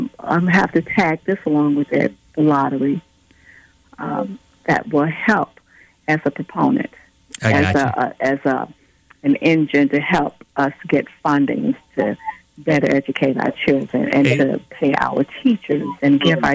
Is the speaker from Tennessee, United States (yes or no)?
no; Birmingham, Alabama, United States; Well, I am from Birmingham, of course, and I am the Democratic nominee for governor. Born and raised here in Birmingham, I am a mom, a grandmom, and a great-grandmother, five.